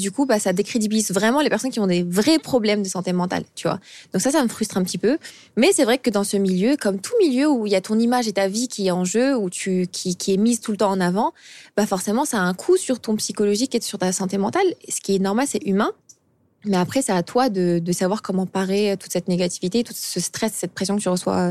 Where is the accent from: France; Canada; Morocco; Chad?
France; also born or lived in Algeria; tout simplement parce que je suis née en Algérie. J'ai une éducation algérienne. Mes parents sont tous les deux français, non pas du tout. Ils sont tous les deux algériens, pardon. Mais toute ma vie, je l'ai passée en France.